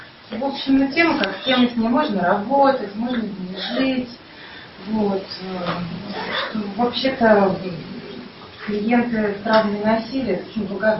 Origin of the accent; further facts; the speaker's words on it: Odesa, Odesa Oblast, Ukraine; я приехала из Одессы.